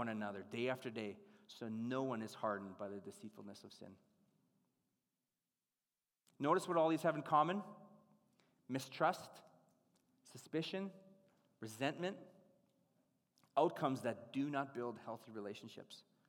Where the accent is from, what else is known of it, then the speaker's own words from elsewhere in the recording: Canada; I'm Canadian, we don't have interstates.